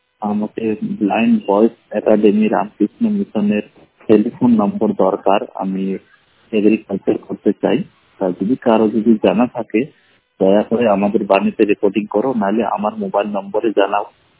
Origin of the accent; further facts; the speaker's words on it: Allahabad, Uttar Pradesh, India; আমার বাড়ি হলো এলাহাবাদ।